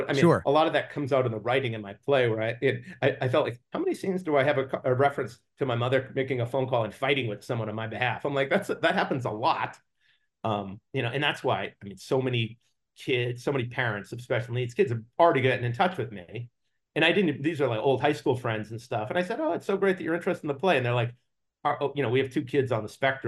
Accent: Boston, Massachusetts, United States; I grew up in Boston and Harvard was in the air.

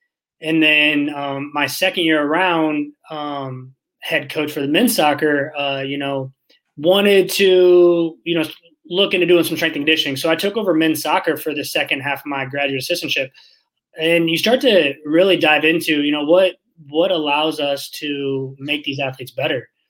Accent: Illinois, United States; Yeah, so growing up in Central Illinois, played collegiate football actually

